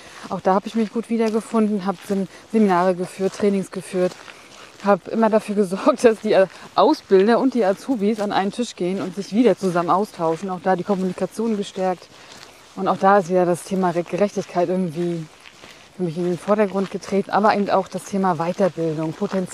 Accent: Rostock, Mecklenburg-Vorpommern, Germany; moved away as an adult; now in Cologne, Germany; In Rostock groß geworden und bis noch studiert.

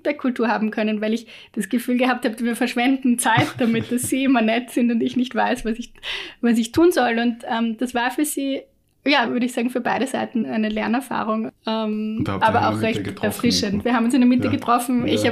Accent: Vienna, Austria; Ich bin in Wien aufgewachsen, habe hier gewohnt, habe gearbeitet und meine eigene Wohnung gehabt und bin dann plötzlich für meinen Master habe ich ein Jahr auf einer Campus-Uni gewohnt und dann eben in London.

